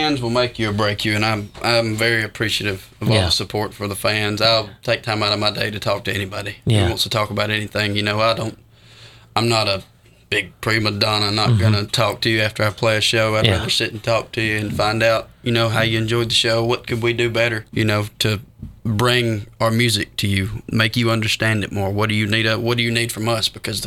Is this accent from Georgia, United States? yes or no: yes; Taylorsville, Georgia, United States; I'm from Taylorsville.